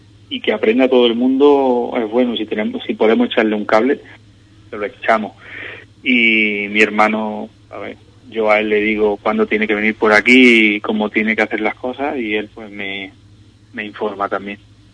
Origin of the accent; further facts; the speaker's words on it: Almería, Andalusia, Spain; Como tú sabes, yo soy de Almería, yo me he criado allí donde hemos pescado.